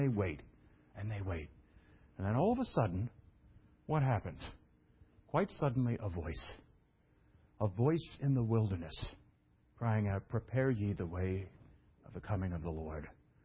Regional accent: Brooklyn, New York, United States; I don't know. I'm from Brooklyn.

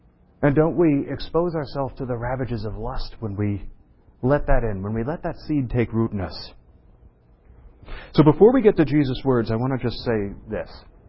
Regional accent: New York City, New York, United States; I'm from New York City, and I was from New York City in the bad old days, back, pre-80s and 90s, and it was back when it was bankrupt.

